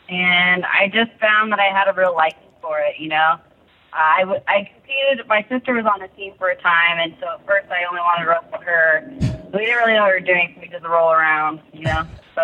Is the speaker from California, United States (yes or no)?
yes; El Cajon, California, United States; I grew up in San Diego County. So El Cajon is where I started wrestling at Valhalla High School.